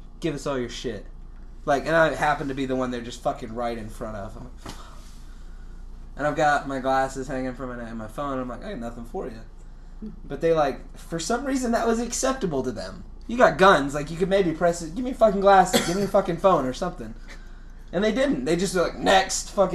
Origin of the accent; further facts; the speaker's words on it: New York, United States; I've had a gun in my face before. I grew up in New York. Shit was salty where I grew up.